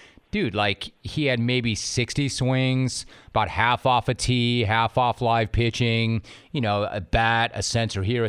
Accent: Los Angeles, California, United States; So even though I grew up in Los Angeles and I loved and knew sports cold, I didn't really know the way it was between Northern California and Southern California.

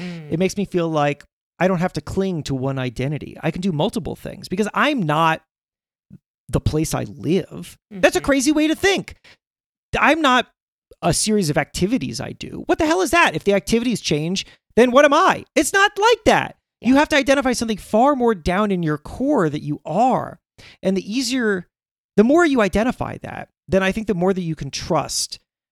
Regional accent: New York, United States; I'm a New Yorker. I'm an urban person. And I don't like all these roads where people drive instead of walk.

